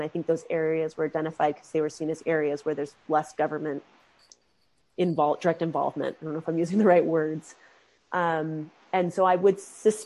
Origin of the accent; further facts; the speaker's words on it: Sandpoint, Idaho, United States; Because I specifically mentioned Sandpoint because I'm from Sandpoint